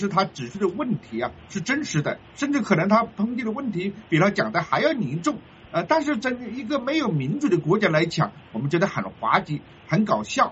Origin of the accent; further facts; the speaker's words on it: China; now in United States; 作为一个中国人